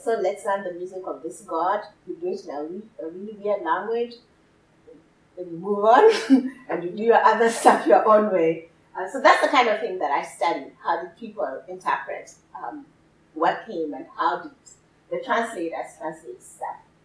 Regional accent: Kenya; born there; I was born in Kenya.

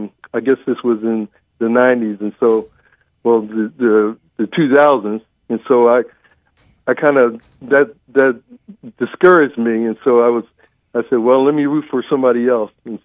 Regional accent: Philadelphia, Pennsylvania, United States; And of course, he's from my hometown. He's from Philadelphia too. And the next time I talk to him, I'm telling him that. So we're both Philly guys.

